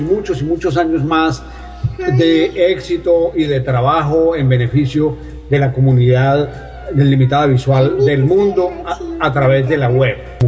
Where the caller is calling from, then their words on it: Colombia; desde Baltimore, Maryland, Estados Unidos. Soy colombiano